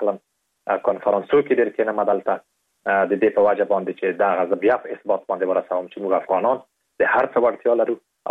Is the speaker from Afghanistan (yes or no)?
yes; Afghanistan; په دې باندې می لیکلی وو چې زه د افغانستان یم